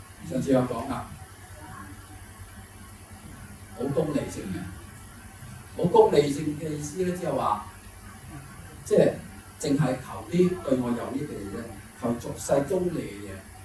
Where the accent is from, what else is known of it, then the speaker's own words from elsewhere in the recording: China; 即係充分體現咗我哋中國人呢句説話